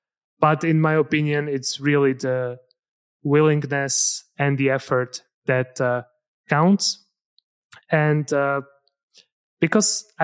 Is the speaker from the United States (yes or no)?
no; Slovakia; moved away as an adult; now in Scotland, United Kingdom; So I'm originally from Slovakia, went to elementary, middle, and high school here. And then I moved to Scotland for university